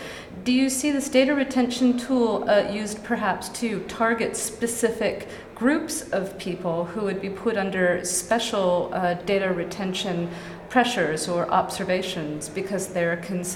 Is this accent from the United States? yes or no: yes; United States; Yes, I'm from the United States